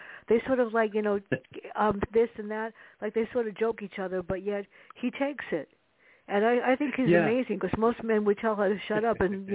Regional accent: New York City, New York, United States; It was about us growing up in the South Bronx.

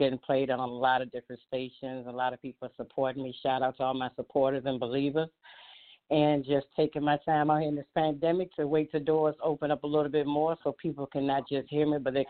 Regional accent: Richmond, Virginia, United States; Well, I'm from Richmond, Virginia. I've been singing all my life, basically. Grew up in a church. My grandmother was my inspiration, Pleasant Grove Baptist Church. I come from a musical family background.

